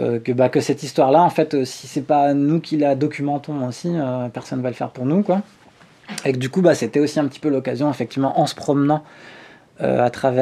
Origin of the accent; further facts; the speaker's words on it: Auvergne-Rhône-Alpes, France; now in Grenoble, France; j'ai atterri là parce que je venais de la Savoie et que quand j'étais venu à Grenoble visiter des amis